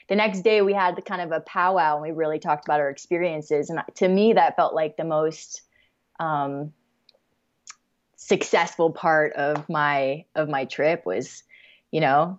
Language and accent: English; Florida, United States; I didn't realize I'm from Florida originally. So everything's flat.